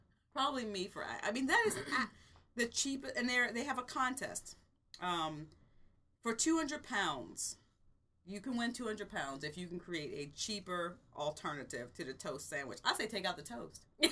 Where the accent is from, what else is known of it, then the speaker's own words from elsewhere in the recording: the South, United States; And I'm technically from the South.